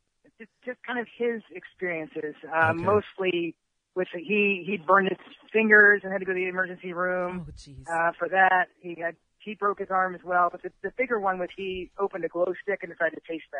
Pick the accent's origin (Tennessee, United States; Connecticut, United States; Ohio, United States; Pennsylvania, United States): Pennsylvania, United States; Churchill; So I'm from Churchill, Forest Hills area. So I'm a Woodland Hills High School graduate.